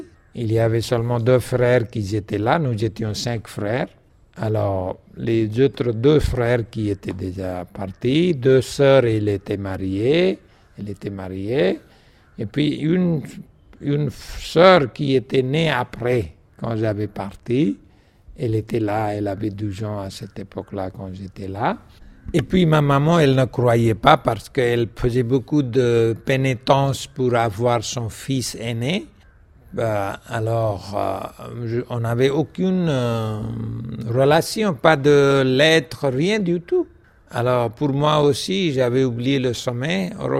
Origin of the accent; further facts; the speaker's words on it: Nepal; first language Nepali; French is a second language; Comme j'avais presque oublié ma langue maternelle, les gens pensaient que je n'étais pas un Népalais, j'étais un Indien.